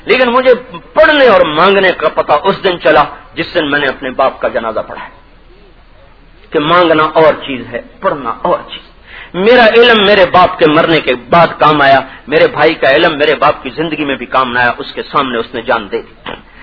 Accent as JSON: {"language": "Urdu", "town": "Tulamba", "region": "Punjab", "country": "Pakistan", "said": "ہم بیسیکل تلمبا کے ہیں"}